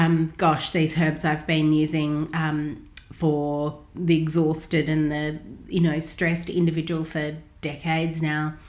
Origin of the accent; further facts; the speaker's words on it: Australia; also born or lived in United States; I am an Australian trained naturopathic clinician, and I've been in practice for 25 years here in Australia, 4 years of which I actually lived and worked in the United States.